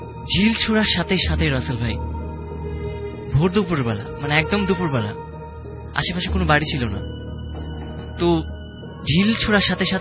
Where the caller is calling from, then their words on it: Dhanmondi, Dhaka Division, Bangladesh; ধানমন্ডি থেকে এসেছি।